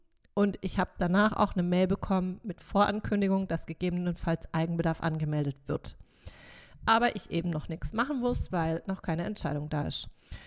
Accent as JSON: {"language": "German", "town": "Rheinstetten", "region": "Baden-Württemberg", "country": "Germany", "tie": "born or raised there", "also_born_or_lived": "Karlsruhe", "moved": "yes", "lives_now": "Stuttgart, Germany", "said": "Ich komme ursprünglich aus Rheinstetten, bin aber in Karlsruhe geboren, weil Rheinstetten halt kein Krankenhaus hat. Aber per se war ich, bis ich vor 11 Jahren nach Stuttgart gezogen bin, Rheinstettenerin."}